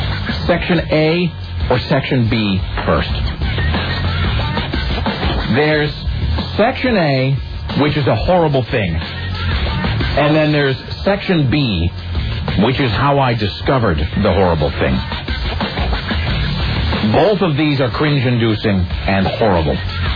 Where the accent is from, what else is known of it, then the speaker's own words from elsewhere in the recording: Kennewick, Washington, United States; No, and growing up in Kennewick, you don't really notice that.